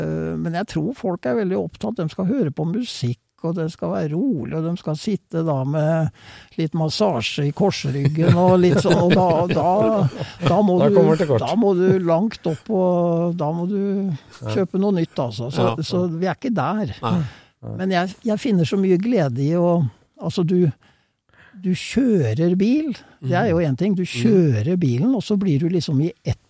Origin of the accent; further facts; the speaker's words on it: Fredrikstad, Østfold, Norway; det en kar I Fredrikstad der jeg kommer fra